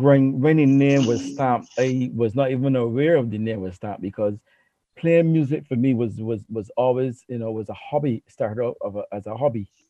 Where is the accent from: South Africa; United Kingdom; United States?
United Kingdom; England; born there; I was born in England.